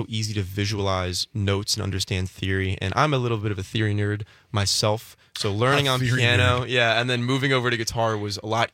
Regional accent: Pennsylvania, United States; I'm not from Wisconsin, so all the family's still in Pennsylvania.

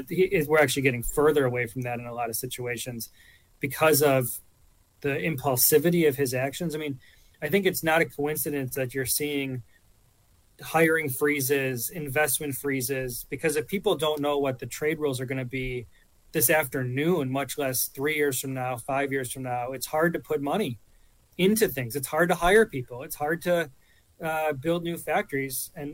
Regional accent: Wisconsin, United States

